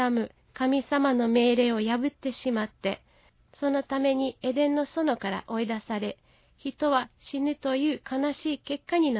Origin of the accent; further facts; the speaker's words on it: Zakarpattia Oblast, Ukraine; now in Japan; 私はウクライナ出身ですが、ハンガリーの国境のすぐ近くにあるハンガリー人の小さな村で育ちました。はい、私はハンガリー系ウクライナ人になります。